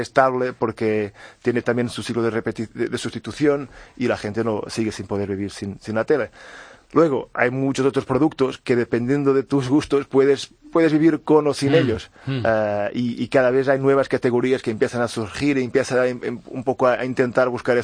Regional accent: Portugal; Spanish is a second language; yo soy portugués. Estoy responsable por Worten España solo, pero soy portugués.

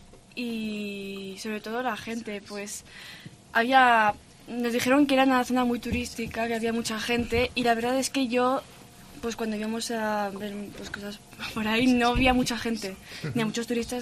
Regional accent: Hecho, Aragon, Spain; Yo soy de Hecho.

